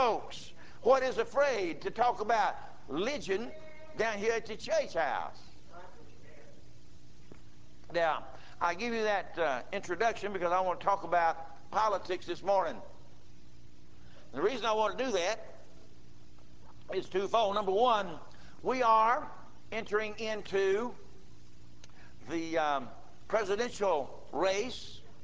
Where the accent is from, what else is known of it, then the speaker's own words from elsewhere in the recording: United States; Now, I'm American and I'm free.